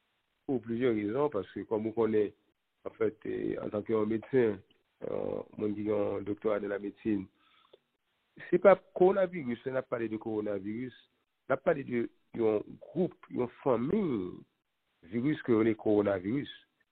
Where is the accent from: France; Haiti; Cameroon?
Haiti; en tant que haïtien.